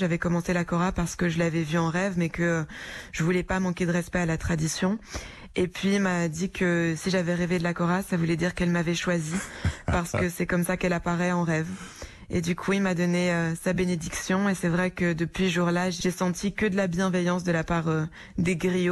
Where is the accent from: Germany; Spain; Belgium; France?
Belgium; born there; Parce que je suis née en Belgique